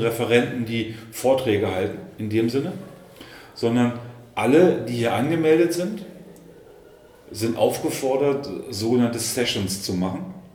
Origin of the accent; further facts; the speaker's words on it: Braunschweig, Lower Saxony, Germany; Ich komme aus Braunschweig.